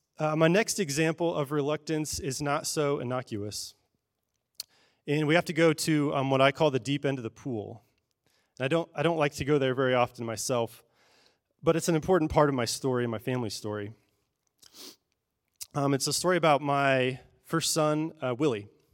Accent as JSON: {"language": "English", "region": "Colorado", "country": "United States", "tie": "born or raised there", "said": "I grew up in Colorado, and so going into high school, I had signed up for my classes, as 8th graders do."}